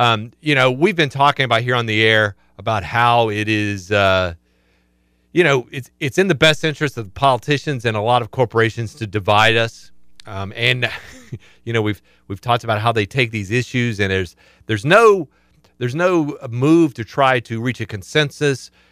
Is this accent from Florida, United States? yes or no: yes; Fort Pierce, Florida, United States; I grew up in Fort Pierce.